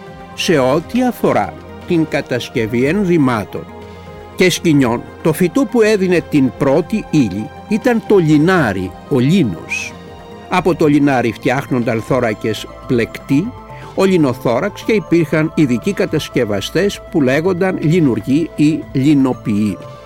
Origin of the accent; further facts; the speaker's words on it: Peloponnese, Greece; το λέγανε στην πατρίδα μου, τη Μάνη